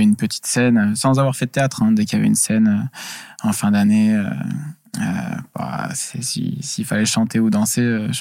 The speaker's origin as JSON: {"language": "French", "region": "Hauts-de-France", "country": "France", "said": "Quand je me présente, je dis que je viens du Nord, voilà."}